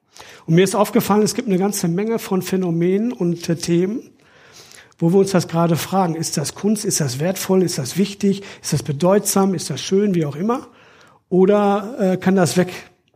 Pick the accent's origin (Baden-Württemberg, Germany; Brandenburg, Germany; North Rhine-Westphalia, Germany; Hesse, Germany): North Rhine-Westphalia, Germany; Extertal; Ich komme aus Extertal übrigens.